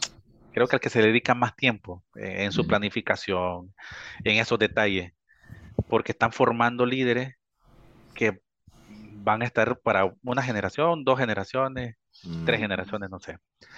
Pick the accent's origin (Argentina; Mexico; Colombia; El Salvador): El Salvador; lo más que había estado fuera de casa o de El Salvador, más bien, habían sido 15 días. Yo me tocó moverme de mi pueblo a estudiar a una ciudad cerca.